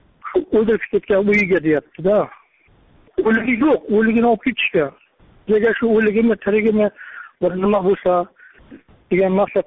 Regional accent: Qashqadaryo Region, Uzbekistan; Men Qashqadaryodanman.

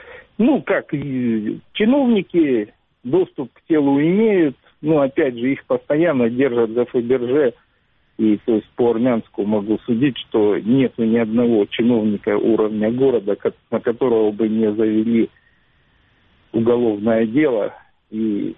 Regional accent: Crimea, Ukraine; я могу выступать только как представитель именно коренных крымских, так сказать, представителей бизнеса в Крыму.

